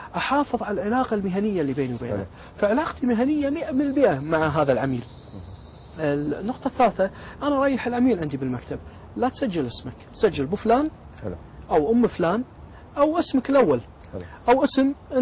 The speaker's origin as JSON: {"language": "Arabic", "country": "Kuwait", "said": "شيء شعبي شديد جدا عندنا بالكويت"}